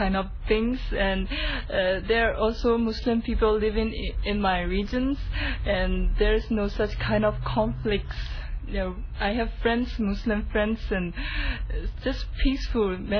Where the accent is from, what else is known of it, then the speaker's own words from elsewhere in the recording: Lashio, Shan State, Myanmar; English is a second language; Yes, I'm not from the Yangon. My hometown is in the mountainous region. It's called the city named Lashur. It's in Shan State.